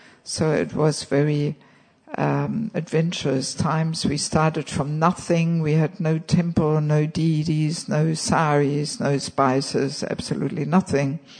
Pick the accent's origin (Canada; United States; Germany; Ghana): Germany; moved away as an adult; I am originally from Germany, but I have not lived there for 35 years, actually. I never lived there as a devotee. When I lived in Germany, I was working as a physiotherapist in a private practice.